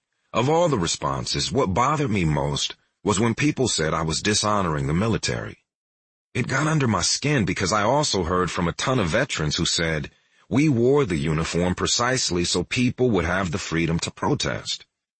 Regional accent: Texas, United States; Charlottesville brought back memories of growing up in Texas and being afraid, sometimes even to breathe.

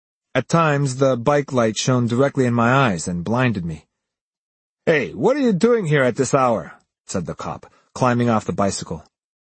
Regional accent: Japan; Despite being born and raised in Japan, I was still considered a foreign resident, so I was required to be registered as one and have an alien registration card.

